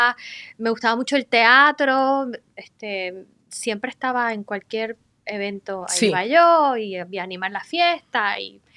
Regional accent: Mayagüez, Puerto Rico; Yo soy de Mayagüez.

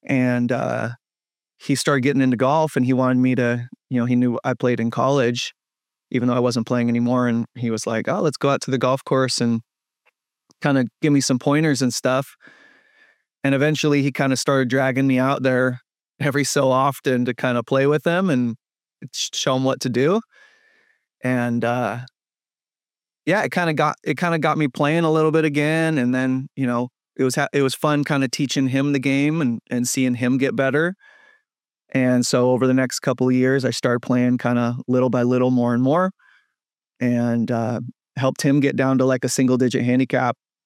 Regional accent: California, United States; I'm from California. I lived in LA, San Diego, Sacramento. I've been in San Diego half my life.

